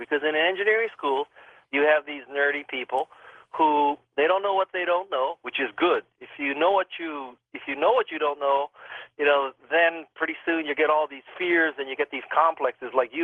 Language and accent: English; Hawaii, United States; So I'm from Hawaii.